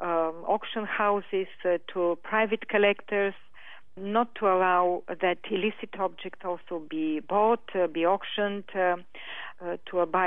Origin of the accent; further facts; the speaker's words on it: Bulgaria; I come from the Balkans. I'm Bulgarian. This is my country of origin.